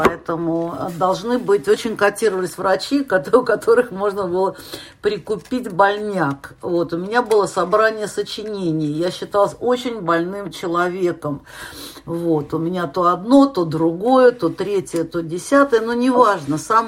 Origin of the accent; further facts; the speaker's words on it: Saint Petersburg, Russia; Я из Питера.